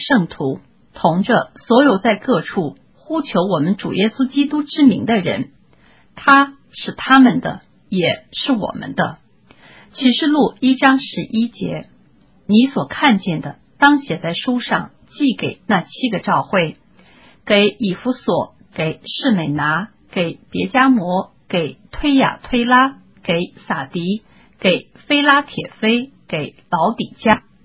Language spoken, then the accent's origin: Chinese; Yantai, Shandong, China; 我在中国烟台市长大，在烟台有英国的教会，人太容易设立教会了。